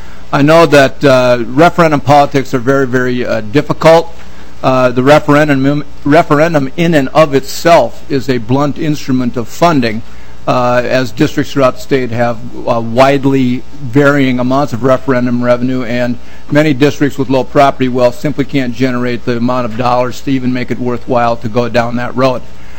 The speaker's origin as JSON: {"language": "English", "town": "Cannon Falls", "region": "Minnesota", "country": "United States", "tie": "born or raised there", "said": "I'm going to talk a lot this session about my hometown of Cannon Falls."}